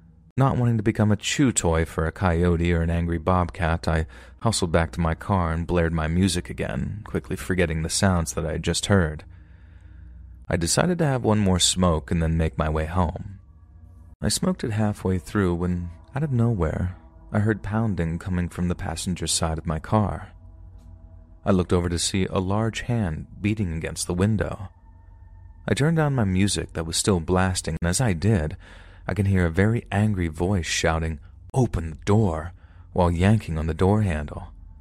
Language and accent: English; Midwest, United States; also born or lived in East Coast; I'm 33 and I live in the rural Midwest. I was born and raised in my hometown, and with the exception of a few months of living with my father on the East Coast, I've lived here my entire life.